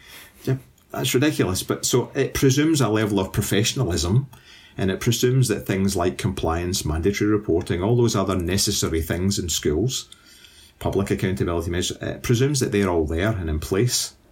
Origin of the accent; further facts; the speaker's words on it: Scotland, United Kingdom; I, as a Scot, as a proud Scot